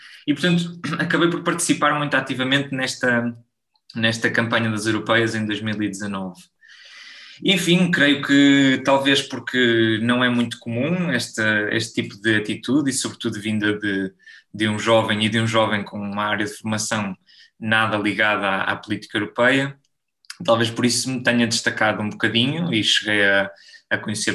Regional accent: Portugal; now in Brussels, Belgium; É a minha primeira experiência fora de Portugal e até fora da cidade onde nasci e cresci.

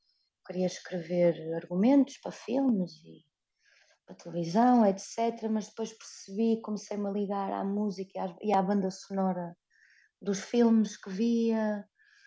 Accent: Vila Nova de Gaia, Norte, Portugal; a Academia de Música de Vilar do Paraíso, em Vila Nova de Gaia, onde eu cresci

